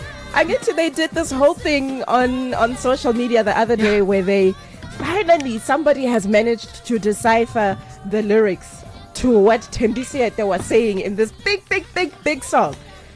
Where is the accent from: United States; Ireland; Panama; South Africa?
South Africa; Free State; I'm also from the Free State, right?